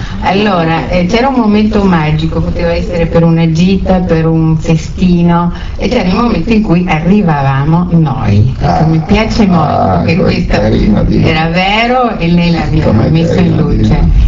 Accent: Trieste, Friuli-Venezia Giulia, Italy; born there; Io ho la mamma ucraina, però sono nata a Trieste

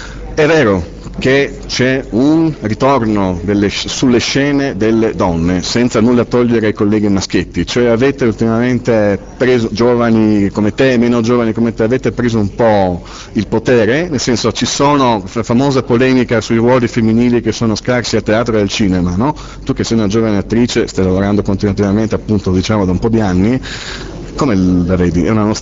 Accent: Trieste, Friuli-Venezia Giulia, Italy; naturalmente da triestino puro sangue ti ringrazio

